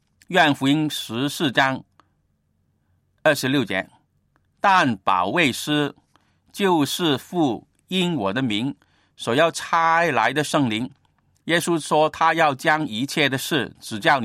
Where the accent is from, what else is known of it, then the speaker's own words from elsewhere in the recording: Guangdong, China; first language Cantonese; Chinese is a second language; 我们的母语嘛，我是广东人呢，广东话是我的本来的语言，但是也在学习